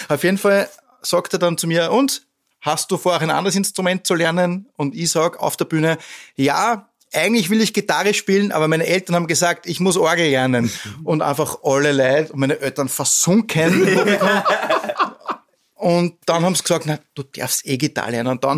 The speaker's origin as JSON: {"language": "German", "town": "Tulln", "region": "Lower Austria", "country": "Austria", "said": "Ja, also ich bin aus Tulln, aus Niederösterreich ursprünglich"}